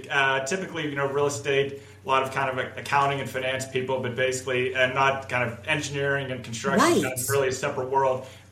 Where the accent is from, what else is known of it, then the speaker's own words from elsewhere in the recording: Pittsburgh, Pennsylvania, United States; now in Dallas, United States; Well, I'm originally from Pittsburgh, and I moved to Texas in 1994.